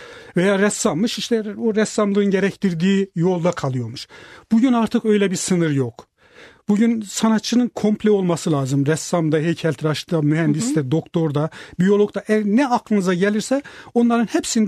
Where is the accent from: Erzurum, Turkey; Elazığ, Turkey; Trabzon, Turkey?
Erzurum, Turkey; born there; moved away; o Türkiye'den, işte doğduğum yerden, Erzurum'dan o kültür bir şekilde yaptığım işte kendini gösteriyor yani